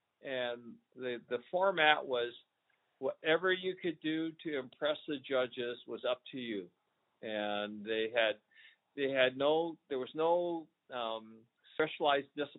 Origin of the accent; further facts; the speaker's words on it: Vancouver, British Columbia, Canada; And growing up in Vancouver, and I was only, you know, 21 years old, a ski instructor